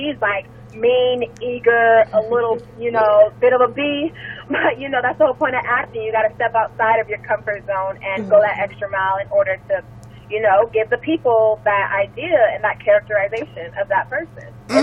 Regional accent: Encino, California, United States; I'm from right in California, from Encino, but my family, we country folk and from Jamaica as well, so, you know, a little bit of island, a little bit of country.

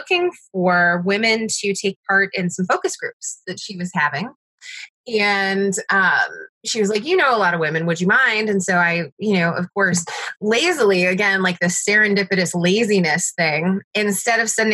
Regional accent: St. Louis, Missouri, United States; When I was in college, I'm originally from St. Louis and I started a webzine called FTL Scene.

